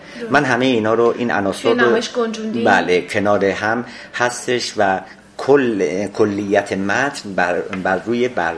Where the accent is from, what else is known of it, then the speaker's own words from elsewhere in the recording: Iran; و ضمن این که اعتقاد دارم من ایرانی هستم و نمایش رو من برای مردم ایران اجرا میکنم.